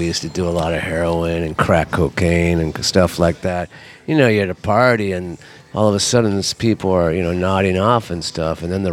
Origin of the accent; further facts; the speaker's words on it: California, United States; I'm from California. My sister lives in the Bay Area.